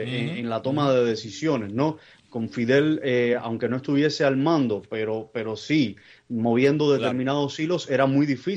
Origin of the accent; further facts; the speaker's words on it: Isla de la Juventud, Cuba; cuando en el 2008 pasó el ciclón Gustav por la Isla de la Juventud, que es de donde yo soy.